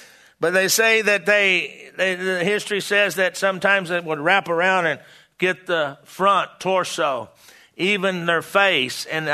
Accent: Texas, United States; now in Oklahoma, United States; I was raised in Texas, and here in Oklahoma, you know this.

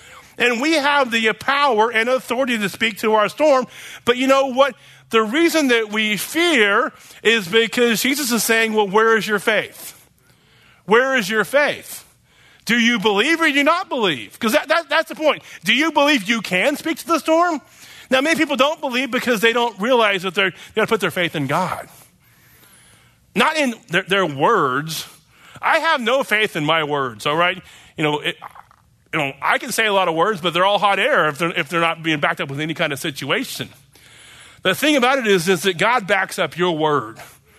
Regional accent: Oklahoma, United States; I mean, like I said, you know, growing up in Oklahoma, and I'm sure many of you grew up right here

